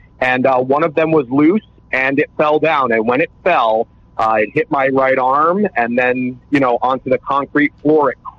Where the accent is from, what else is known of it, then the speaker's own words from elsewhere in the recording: New Jersey, United States; Well, I'm born and raised in New Jersey. I'm a third generation real estate developer here in New Jersey.